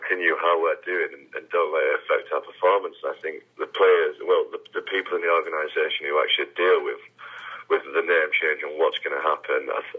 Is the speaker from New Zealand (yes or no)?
no; Yorkshire and the Humber, United Kingdom; growing up in Yorkshire, has been absolutely fantastic.